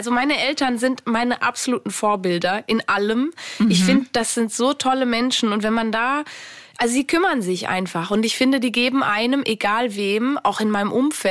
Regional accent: Switzerland; ich bin so privilegiert aufgewachsen in der Schweiz mit so einer tollen Familie.

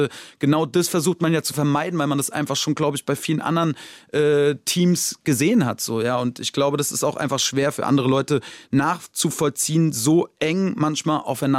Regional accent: Germany; Und ich bin ja Deutscher so und ja, keine Ahnung.

